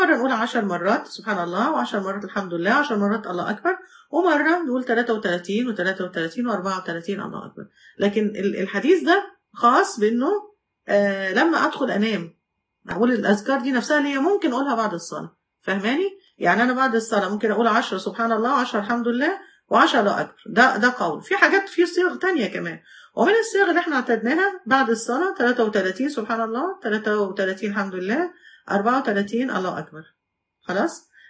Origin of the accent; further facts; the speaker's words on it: Egypt; زي جبل مقطم كده عندنا في مصر، حاجه ضخمه جدا جدا